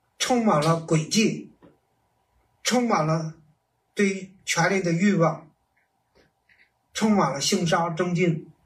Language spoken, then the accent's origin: Chinese; China; 我们中国人有句话，睁着眼说瞎话